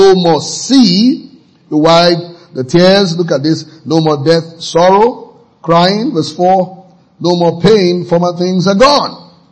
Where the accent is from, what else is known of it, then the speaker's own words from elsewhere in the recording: Nigeria; And being a Nigerian, you know.